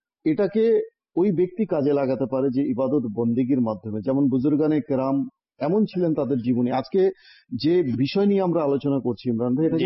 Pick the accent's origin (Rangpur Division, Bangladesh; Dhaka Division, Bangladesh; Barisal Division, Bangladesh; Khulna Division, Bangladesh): Barisal Division, Bangladesh; Barisal; আমার বাড়ি বরিশাল